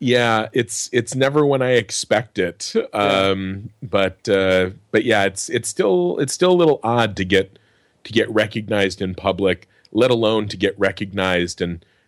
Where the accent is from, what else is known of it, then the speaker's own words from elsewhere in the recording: Midwest, United States; You know, I have a reciprocity thing because I'm from the Midwest.